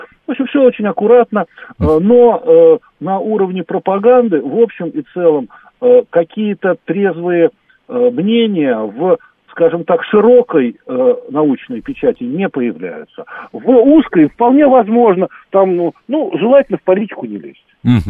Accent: Russia; moved away; Хотя у меня там есть какие-то польские корни, но тем не менее, все-таки я как бы из России приехал, да.

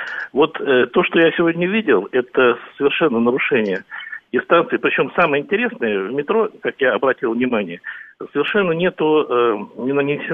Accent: Moscow, Russia; я сам еще коренной москвич.

